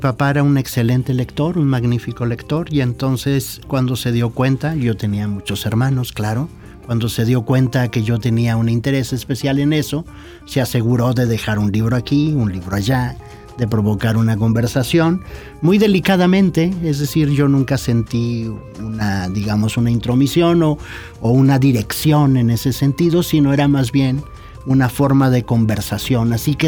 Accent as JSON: {"language": "Spanish", "town": "Los Mochis", "region": "Sinaloa", "country": "Mexico", "tie": "born or raised there", "said": "yo la tuve desde niño, ¿no? Con el Cerro de la Memoria en mi pueblo, en Los Mochis, Sinaloa."}